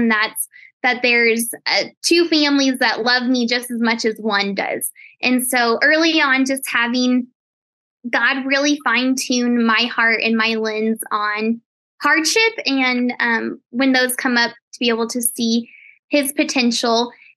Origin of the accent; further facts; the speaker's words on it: Colorado, United States; I am not in Canada, but I am in Colorado, and I actually was just born and raised in Colorado, and I just love it so much.